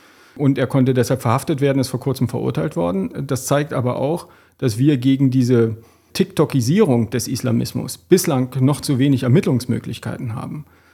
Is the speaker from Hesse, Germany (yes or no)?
no; Wittstock, Brandenburg, Germany; In meiner Heimatstadt Wittstock gab es einen 15-jährigen